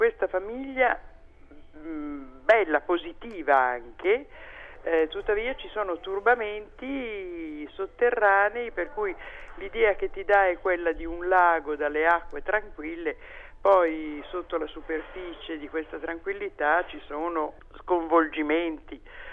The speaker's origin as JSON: {"language": "Italian", "town": "Milan", "region": "Lombardy", "country": "Italy", "said": "Io sono milanese, vivo a Milano, conosco l'Interland, la Brianza"}